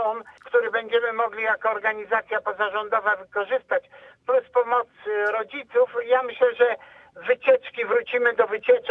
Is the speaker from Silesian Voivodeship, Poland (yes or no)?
no; Mierzeszyn, Pomeranian Voivodeship, Poland; Moja rodzinna wieś i proszę Państwa, wczoraj pomagałem rano ustawić pomnik